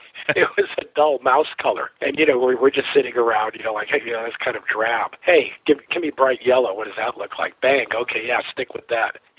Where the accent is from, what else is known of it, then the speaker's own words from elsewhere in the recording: Los Angeles, California, United States; also born or lived in Berkeley; Well, I'm trying to think. I grew up in Crenshaw, so rhythm and blues, and then in the house was classical music.